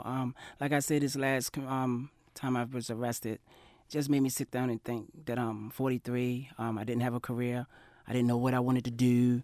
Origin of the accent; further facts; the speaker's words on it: Baltimore, Maryland, United States; East Baltimore, Bond, and Preston.